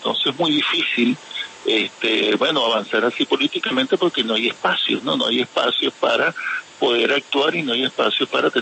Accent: Venezuela; Me siento responsable con mi pueblo y creo que Venezuela merece un destino mejor.

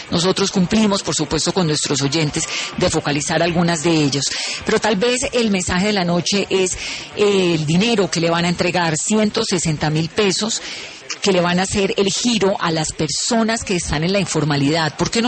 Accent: Colombia

